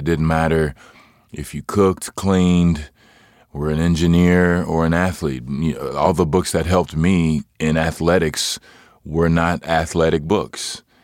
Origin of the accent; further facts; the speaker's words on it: Hutchins, Texas, United States; I am originally from Hutchins, Texas.